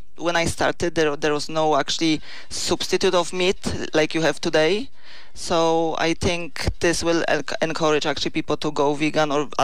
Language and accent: English; Poland; now in Listowel, Ireland; Well, yes, I'm kind of Irish as well. I came from Poland 17 years ago to Ireland. Now I live in Listowel and I became Irish as well